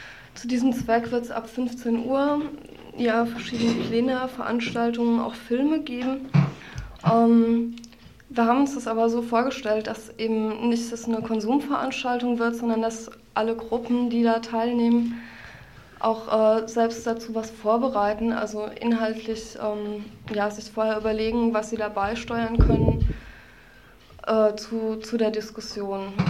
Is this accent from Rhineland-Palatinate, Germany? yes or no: yes; Mainz, Rhineland-Palatinate, Germany; Ja, also ja, ich komme aus Mainz.